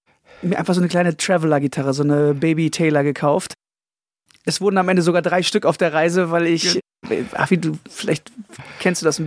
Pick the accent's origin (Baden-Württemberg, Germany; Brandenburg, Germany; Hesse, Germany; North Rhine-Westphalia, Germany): North Rhine-Westphalia, Germany; Kapellen; Dann bin ich am Niederrhein aufgewachsen, einem kleinen gallischen Dorf, irgendwo in der Pampa.